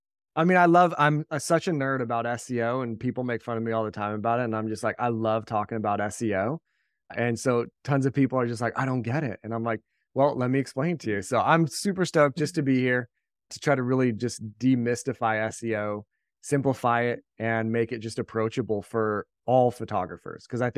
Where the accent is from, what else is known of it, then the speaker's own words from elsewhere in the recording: California, United States; moved away as an adult; So yeah, I mean, I grew up in California. I was always into photography.